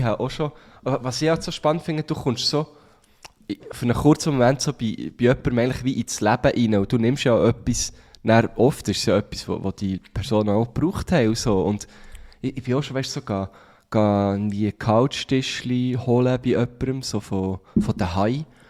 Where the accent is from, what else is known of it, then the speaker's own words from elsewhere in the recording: Thun, Bern, Switzerland; nee, ich komme aus Thun.